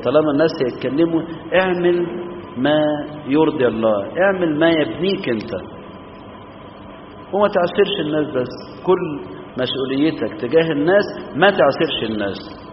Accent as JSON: {"language": "Arabic", "town": "Minya", "region": "Minya Governorate", "country": "Egypt", "said": "وكتير من الامهات عندنا في الصعيد وعندنا في المنيا خصوصا عاشوا في الظل وعاشوا ورا الابواب"}